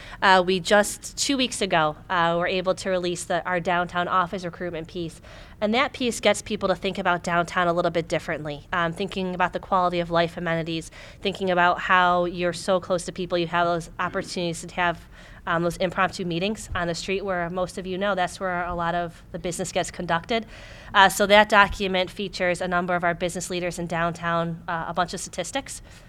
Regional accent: Rochester, New York, United States; now in Syracuse, United States; I'm from Rochester originally, not far away, but not from the Syracuse area originally.

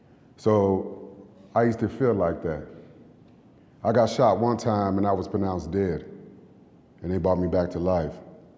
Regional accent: Chicago, Illinois, United States; Prior from that 10 years, I was originated from Chicago, Illinois. My parents was from Haiti. They moved to America to start a beautiful life, leaving the oppression of the president in Haiti in the 70s. When we moved to Chicago

